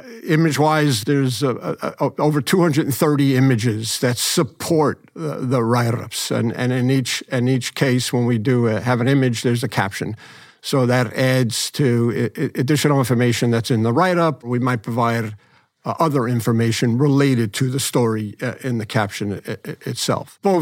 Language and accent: English; New York, United States; And being a New Yorker myself, that's not easy.